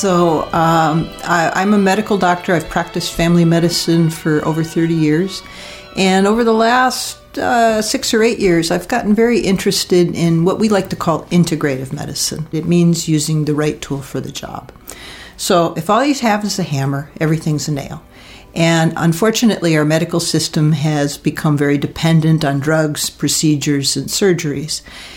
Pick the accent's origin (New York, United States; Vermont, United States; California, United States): Vermont, United States; Well, I grew up primarily in Vermont and did my schooling at Tulane University and University of Vermont.